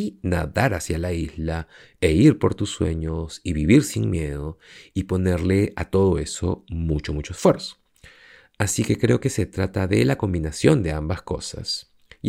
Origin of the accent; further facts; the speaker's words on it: Lima, Peru; me acuerdo que solía coger el auto e irme a la playa y crecí en Lima, así que siempre estaba ahí.